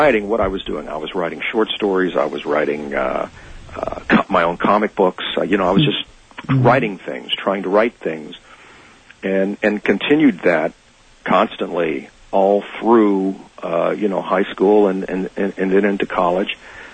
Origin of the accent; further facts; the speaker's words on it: Louisiana, United States; I mean, I'm a kid from Louisiana. I came out here with a buddy of mine I'd met in school.